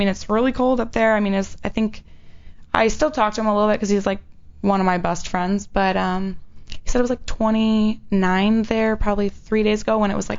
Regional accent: Michigan, United States; I mean, I'm from Michigan, so you drive your car and you hit black ice and you can spin, you know, real easily.

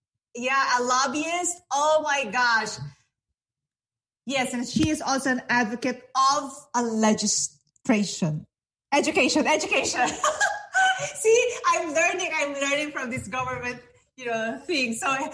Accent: Philippines; English is a second language; you know, I'm from the Philippines, I'm from Asia, I've never voted.

